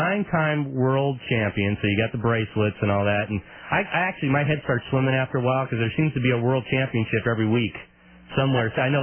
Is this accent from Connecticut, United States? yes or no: no; California, United States; I grew up in Southern California. You could go to card rooms and Gardena and all that.